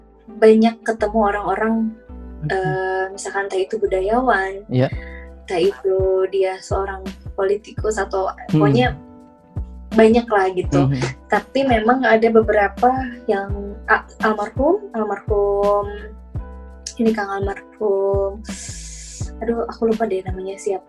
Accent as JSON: {"language": "Indonesian", "region": "West Java", "country": "Indonesia", "tie": "born there", "said": "apalagi kita dilahirkan di aku sendiri dilahirkan di tanah Sunda gitu."}